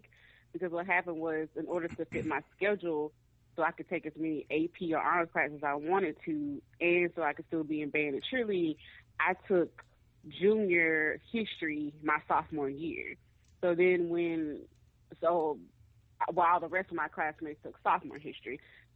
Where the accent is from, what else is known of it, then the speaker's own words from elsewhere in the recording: Mississippi, United States; going black and growing up in Mississippi, like, I mean, I knew that racism exists, of course